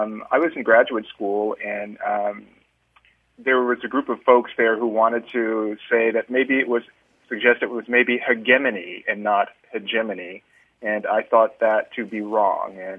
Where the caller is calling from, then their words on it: Oceanside, California, United States; I'm calling from San Diego, well, Oceanside, California.